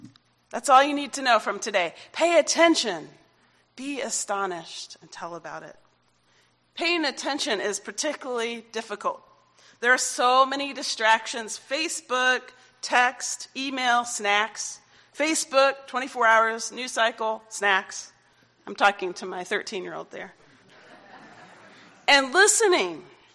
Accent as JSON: {"language": "English", "region": "South Carolina", "country": "United States", "tie": "born or raised there", "said": "Somehow, I grew up in South Carolina, and I'm not really a country music fan"}